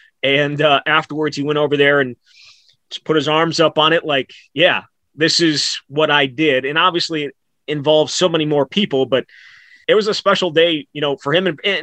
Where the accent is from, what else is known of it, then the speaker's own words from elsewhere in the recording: Wisconsin, United States; I grew up in Wisconsin, going to Wisconsin football games.